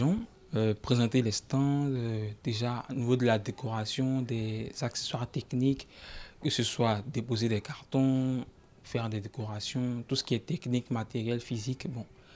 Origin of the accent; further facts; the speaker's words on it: Côte d’Ivoire; now in Tours, France; Je viens de Côte d'Ivoire. C'est-à-dire, je suis étranger.